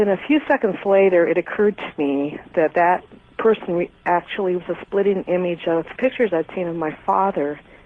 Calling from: Portland, Oregon, United States; Portland, Oregon.

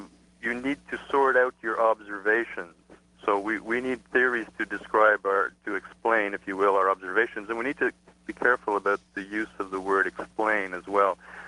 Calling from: Montreal, Quebec, Canada; I'm calling from Montreal.

